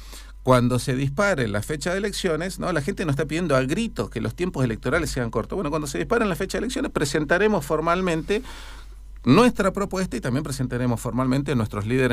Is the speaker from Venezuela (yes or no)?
no; Neuquén, Argentina; Soy de la provincia del Neuquén. Amo el federalismo, pero defender a mi Neuquén.